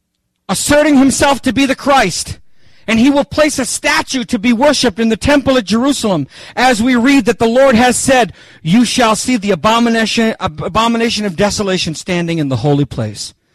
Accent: Canada; By the way, I'm no longer calling myself French Canadian. I'm just Canadian.

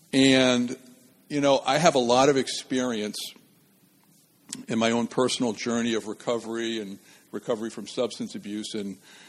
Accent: Pawtucket, Rhode Island, United States; I grew up in Pawtucket, and my mom and dad raised me and my brother and sister to get involved in public service.

